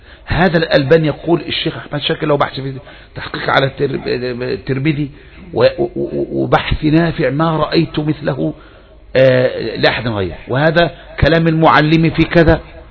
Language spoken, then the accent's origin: Arabic; Egypt; اظن علم الحديث بالذات عندنا في مصر